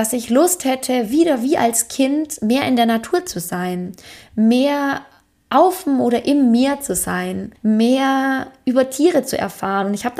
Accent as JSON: {"language": "German", "country": "Germany", "tie": "born or raised there", "said": "In meiner Kindheit in Deutschland war ich auch jeden Tag im Wald."}